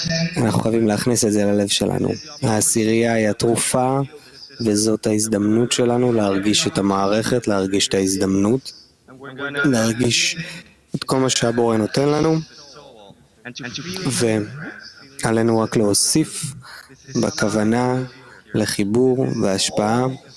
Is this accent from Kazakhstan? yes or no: yes; Kazakhstan; אני הגעתי מקזחסטן, בדיוק כמו הרבה חברים שהגיעו מקירגיסטן, מקייב, ממוסקווה, כמובן מארצות הברית.